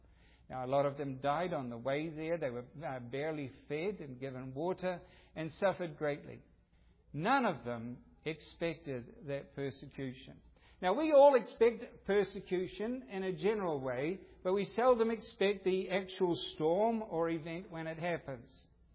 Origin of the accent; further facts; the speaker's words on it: New Zealand; So I'm in New Zealand. I grew up in New Zealand. It's a volcanic country.